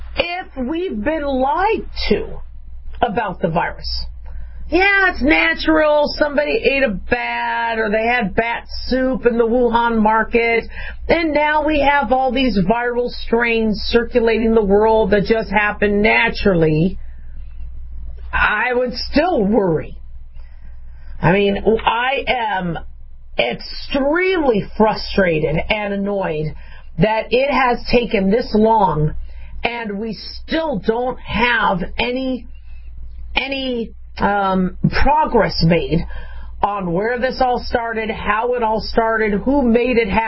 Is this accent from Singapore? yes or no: no; California, United States; born there; now in Nevada, United States; though I live in Nevada, I still consider myself part Californian because you just can't shed your roots. I was born in California.